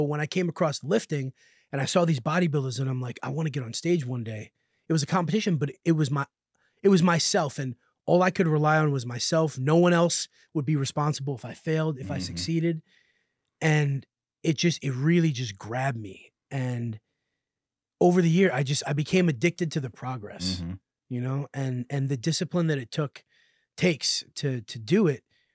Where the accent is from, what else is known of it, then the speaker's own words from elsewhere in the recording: Washingtonville, New York, United States; I grew up in Washingtonville, New York. So you know where the Woodbury Commons is?